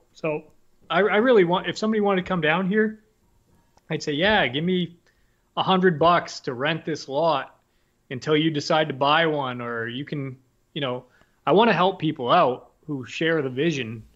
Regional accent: Maine, United States; now in Texas, United States; I tell people because I'm from Maine, and I, when I come down here, I tell people I'm a leftugee because basically I lived abroad for 12 years, got back to Maine

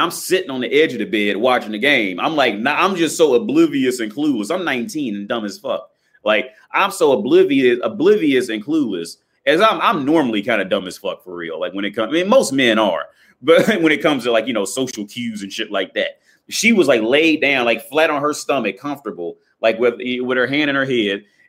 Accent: Coleraine Township, Ohio, United States; And I'm from Coleraine Township over there by close to the Northgate Mall.

